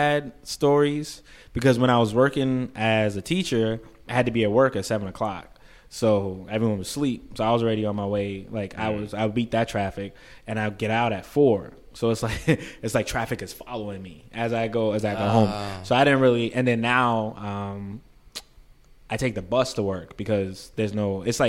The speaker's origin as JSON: {"language": "English", "region": "New York", "country": "United States", "said": "But then again, it's like we're from New York."}